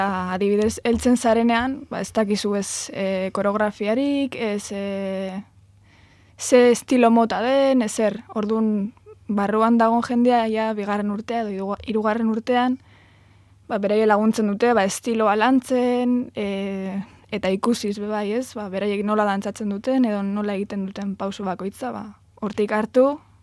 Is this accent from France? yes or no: no; Ondarroa, Basque Country, Spain; Ondarrutik.